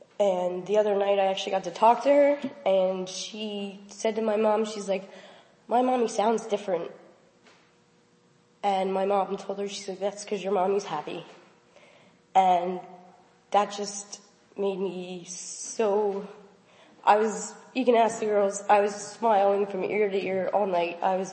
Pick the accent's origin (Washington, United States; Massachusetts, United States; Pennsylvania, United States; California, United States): Pennsylvania, United States; Ayerstown; I'm from Ayerstown, Pennsylvania. I'm 32.